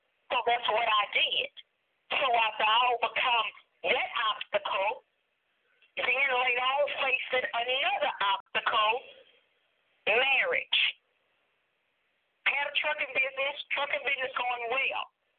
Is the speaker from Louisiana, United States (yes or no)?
yes; Mount Hermon, Louisiana, United States; also born or lived in Florence, Louisiana; I am originally from Florence, Louisiana, born and raised in Mount Hermon, Louisiana. And that is 15 miles out from Florence, and that is about 75 miles out from New Orleans, Louisiana. It's a small rural area, peaceful in the country.